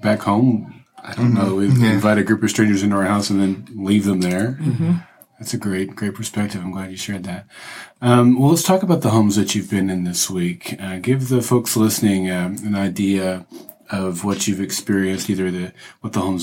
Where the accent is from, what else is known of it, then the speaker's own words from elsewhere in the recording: Oklahoma, United States; Yeah, I'm from Oklahoma. Tons of horses around.